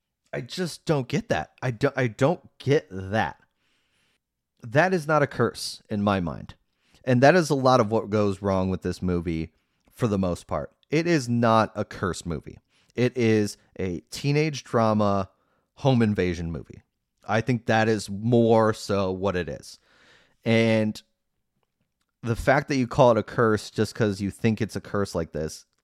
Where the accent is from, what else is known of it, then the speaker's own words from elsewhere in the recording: Downers Grove, Illinois, United States; it is about my hometown, even though it was filmed nowhere near it. And even though I've heard the book about Downers Grove, the book that was created that spurred this story, wasn't very good either.